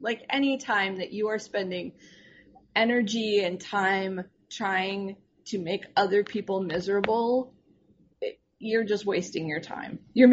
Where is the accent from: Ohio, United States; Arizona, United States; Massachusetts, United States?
Arizona, United States; Tucson; also born or lived in Wisconsin; No, we grew up in Tucson, Arizona. And then I went to college in Wisconsin.